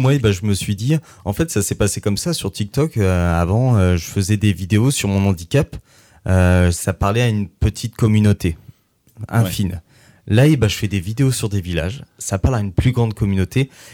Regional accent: Normandy, France; je viens de Normandie à la base, mais ils m'ont adopté

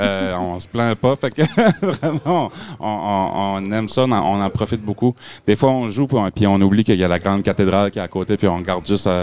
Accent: New Brunswick, Canada; accent: Acadian; nous autres, on vient de la baie des Chaleurs. Fait que ça, c'est la grande baie qui est entre nous autres et la Gaspésie, au Nouveau-Brunswick.

